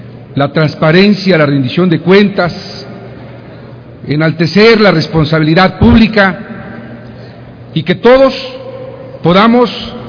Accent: Mexico; Como un mexicano más

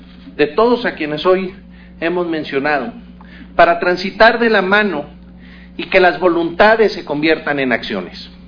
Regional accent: Baja California Sur, Mexico; yo provengo de Baja California Sur, un estado, el estado con mayores litorales que existe en la República Mexicana, con una de las pesquerías más importantes a nivel mundial

